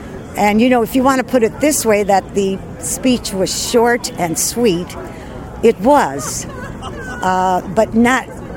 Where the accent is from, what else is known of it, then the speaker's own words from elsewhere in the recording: New Haven, Connecticut, United States; born there; now in Branford, United States; Born in New Haven, live in Branford, Connecticut, right east of it.